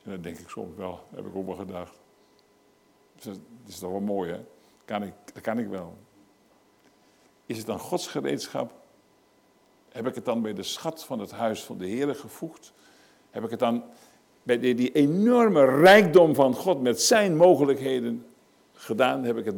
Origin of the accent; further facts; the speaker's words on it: Groningen, Netherlands; ik kom uit Grunningen